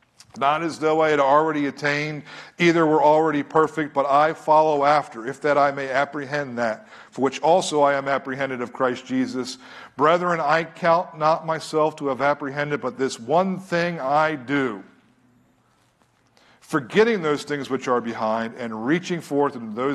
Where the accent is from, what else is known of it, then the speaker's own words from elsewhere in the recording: United States; In the Philippines, I'm such an American, was such an American.